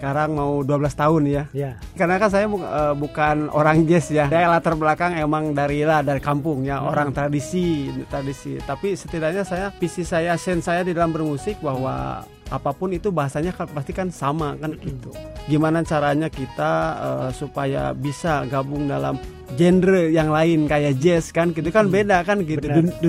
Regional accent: Bandung, West Java, Indonesia; born there; Ya saya kebetulan lahir di Bandung.

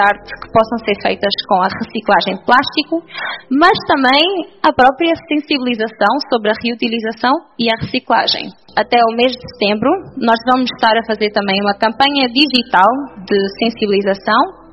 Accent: Angola

